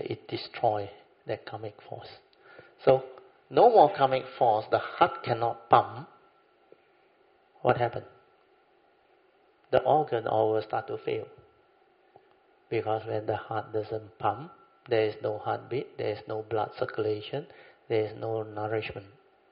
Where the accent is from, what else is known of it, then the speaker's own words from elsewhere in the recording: Malaysia; Let's say KL, CC, we are Malaysian.